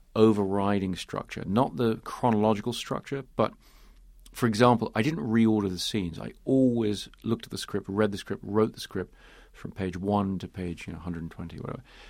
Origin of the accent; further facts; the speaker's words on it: England, United Kingdom; growing up in England